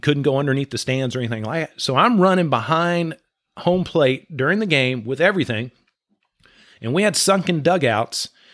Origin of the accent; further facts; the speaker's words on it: Dallas, Texas, United States; when I grew up in Dallas, I was a Ranger fan